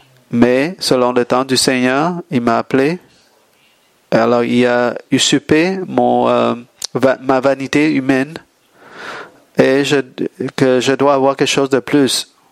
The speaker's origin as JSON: {"language": "French", "town": "San Diego", "region": "California", "country": "United States", "second_language": "French", "said": "Je viens de San Diego. J'ai des shorts. Ici, c'est peut-être un peu plus froid."}